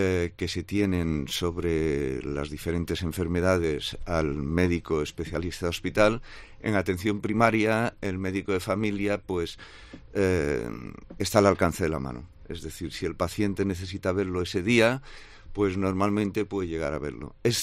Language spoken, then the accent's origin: Spanish; Mahón, Balearic Islands, Spain; Yo soy concretamente de Menorca, de Mahón, y entonces al ser más un pueblecito, veías muy cercano lo que era el médico